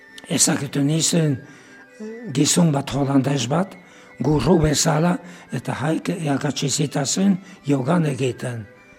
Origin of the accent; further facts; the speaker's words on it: Sainte-Engrâce, Nouvelle-Aquitaine, France; Santa Grazileena, ene herria.